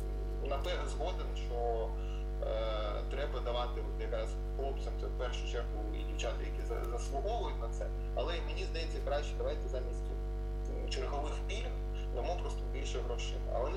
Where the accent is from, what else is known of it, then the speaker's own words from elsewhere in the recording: Mariupol, Donetsk Oblast, Ukraine; Ну, от я з Маріуполя.